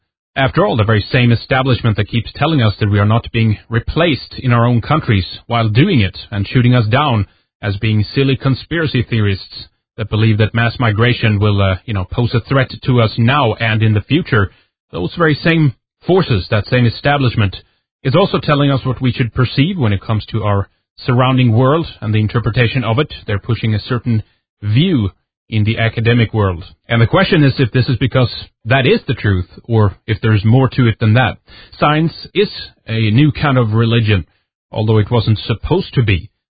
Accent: Sweden; English is a second language; welcome. Thank you for tuning in. … from Sweden, and this is Red Ice Radio

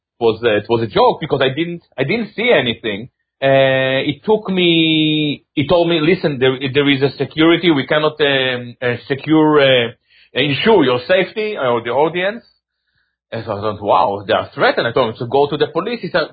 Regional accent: Israel; accent: Israeli; now in United Kingdom; to give my Israeli accent, you know, some extra power

